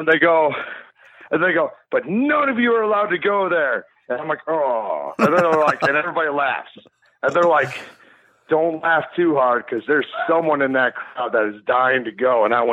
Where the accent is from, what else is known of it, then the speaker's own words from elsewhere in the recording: Michigan, United States; Oh, yeah, yeah. Well, I grew up in Michigan.